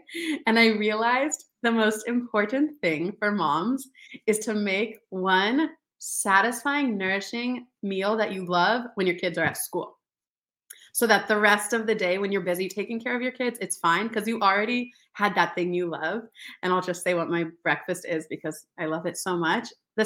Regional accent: Denver, Colorado, United States; I'm originally from Denver, Colorado.

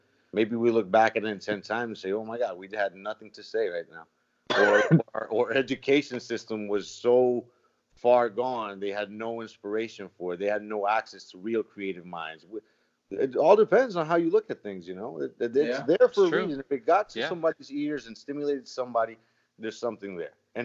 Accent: New York, United States; I'm from New York originally, man, so there's something in the water.

